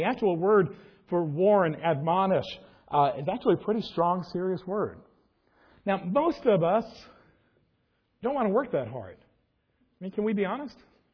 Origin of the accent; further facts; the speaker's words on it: New York City, New York, United States; See, I grew up in New York City, land known for growing sensitive, kind, patient people.